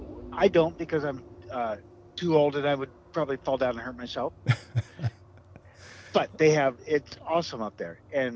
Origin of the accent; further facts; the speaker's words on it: Iowa, United States; now in Alaska, United States; Oh, well, I grew up in Iowa, but then I escaped, and I got to Alaska 30 years ago